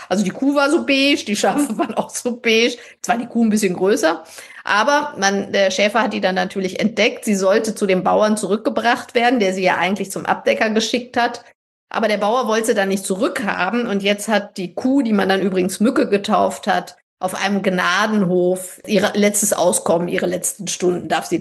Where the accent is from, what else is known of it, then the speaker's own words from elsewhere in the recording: Hesse, Germany; Ging bei uns in Hessen durch die Presse